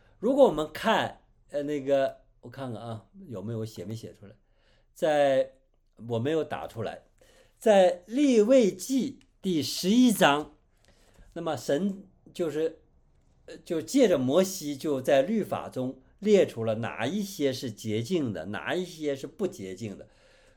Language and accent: Chinese; China; 所以说，我们中国人的背景也是类似的，我们中国人也是不可以接受的